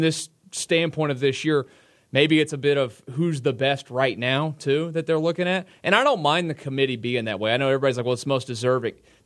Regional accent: Houston, Texas, United States; I think I go back to me growing up in Houston and being an Astros fan.

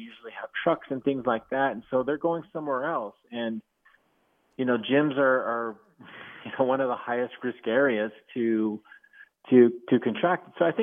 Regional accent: New Mexico, United States; from my home state of New Mexico

